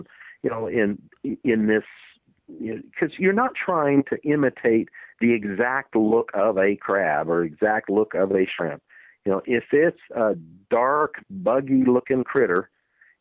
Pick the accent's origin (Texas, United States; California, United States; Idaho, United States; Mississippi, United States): Idaho, United States; moved away; I grew up in Idaho. My uncles were guides up there, fly guides.